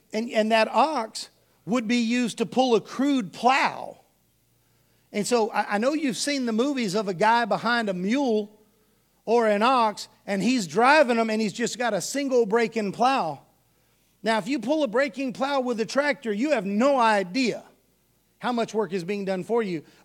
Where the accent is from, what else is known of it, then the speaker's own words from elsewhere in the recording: Houston, Texas, United States; I grew up mostly in Houston. But I spent most all my summers in Cuero.